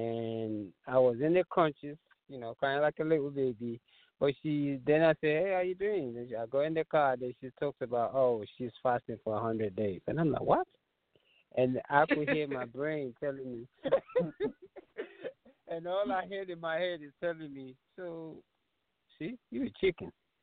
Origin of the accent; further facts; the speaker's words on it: England, United Kingdom; born there; also born or lived in Nigeria; I was born in England and my parents are West Africans. And what actually really got me started running was when I lived in Nigeria as a little boy